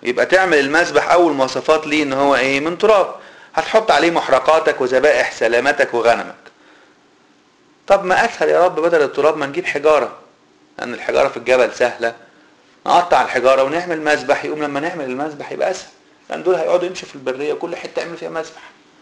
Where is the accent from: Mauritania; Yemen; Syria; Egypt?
Egypt; زي ما بيقولوا عندنا في مصر